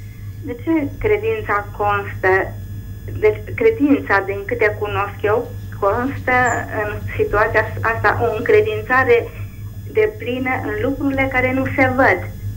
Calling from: Arad, Arad County, Romania; sunt din Arad.

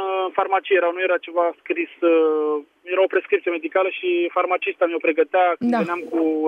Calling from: Bucharest, Romania; sunt din București. Am 21 de ani

